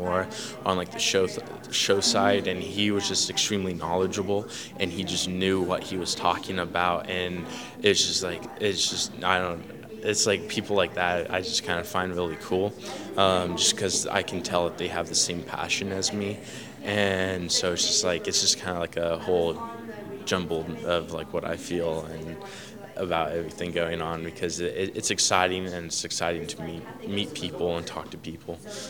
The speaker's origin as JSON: {"language": "English", "town": "Madera", "region": "California", "country": "United States", "said": "I'm from Madera, California."}